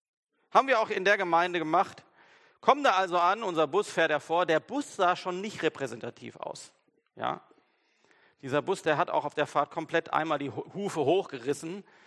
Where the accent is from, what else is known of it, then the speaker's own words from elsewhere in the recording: Germany; das tut mir ja leid, dass ich hier eure Gepflogenheiten nicht kenne. Ich komme ja aus Deutschland.